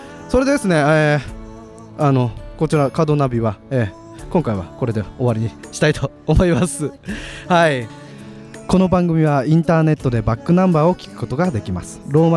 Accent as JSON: {"language": "Japanese", "region": "Akita", "country": "Japan", "tie": "born or raised there", "said": "僕 の地元がね、地元秋田なんですけども、"}